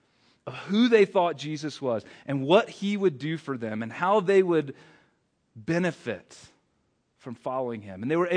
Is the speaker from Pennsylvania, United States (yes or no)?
no; North Carolina, United States; I grew up in North Carolina, which is the heart of NASCAR country.